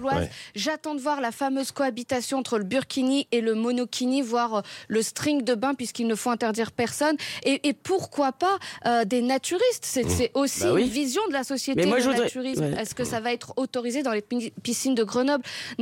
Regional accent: Algeria; born there; Moi je suis née en Algérie, j'ai passé des étés en Algérie et notamment quelques étés lorsqu'il y avait les islamistes.

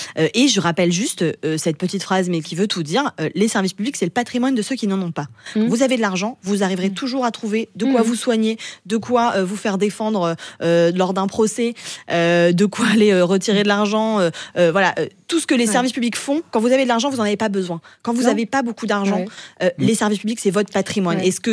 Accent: Normandy, France; En tant que Normande, je me dis tout le monde connaît Bernay, mais non, c'est une ville de 11 000 habitants

